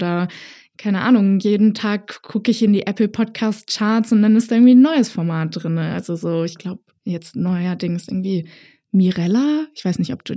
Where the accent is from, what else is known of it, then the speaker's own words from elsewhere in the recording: Hamburg, Germany; also ich bin in Hamburg sogar groß geworden